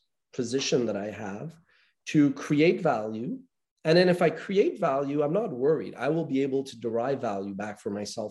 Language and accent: English; Montreal, Quebec, Canada; growing up in North America, I'm from Montreal, Canada